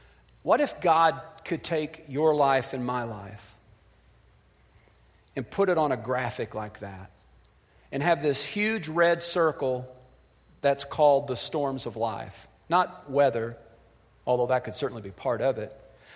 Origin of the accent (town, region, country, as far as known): Missouri, United States; born or raised there